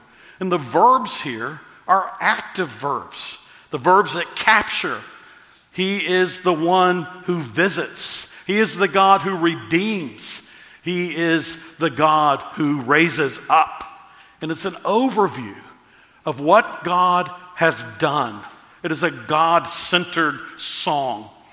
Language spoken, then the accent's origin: English; Texas, United States; Growing up in Texas, I would occasionally see a longhorn, a steer, a bull